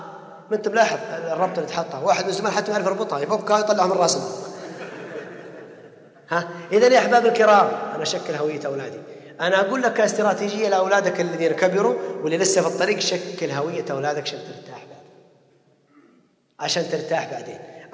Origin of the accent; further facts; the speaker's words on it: Saudi Arabia; لأن إحنا كسعوديين ما نقبل مثل هذا الشيء